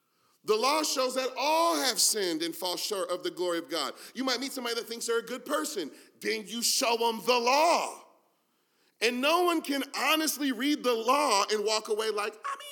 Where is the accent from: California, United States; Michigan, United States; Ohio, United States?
Michigan, United States; Detroit; I grew up in Detroit, and it was a dangerous neighborhood I grew up in.